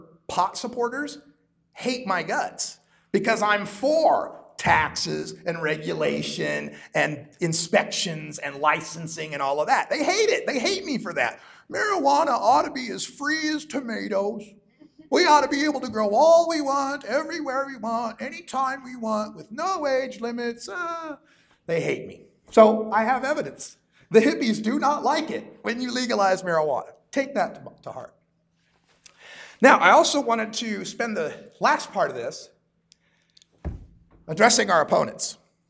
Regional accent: Idaho, United States; now in Portland, United States; because, you know, I'm here from Idaho and all my views were so crazy radical. But then I moved to Portland, Oregon.

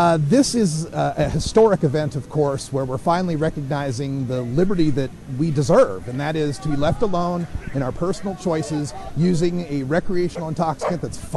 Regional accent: Portland, Oregon, United States; I'm from Portland, Oregon.

